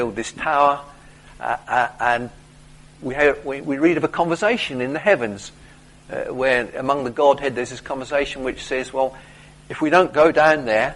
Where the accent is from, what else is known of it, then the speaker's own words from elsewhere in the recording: England, United Kingdom; We know what that's like. We're English.